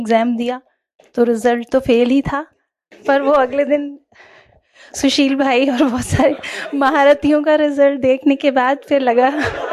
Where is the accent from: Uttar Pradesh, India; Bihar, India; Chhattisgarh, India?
Uttar Pradesh, India; Moradabad; मैं मुरादाबाद से हूँ … 10 साल से ज्ञान में हूँ।